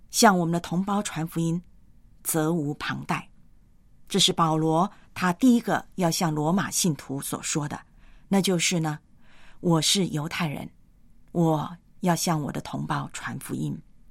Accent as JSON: {"language": "Chinese", "country": "Taiwan", "tie": "born or raised there", "said": "自己呢是土生土长的台湾人，我从小呢对中国的认识呢是在我的历史课本以及地理课本上面，我从未踏足中国。对我来讲呢，中国，我是中国人，但是很奇怪的，我从来没有到中国。"}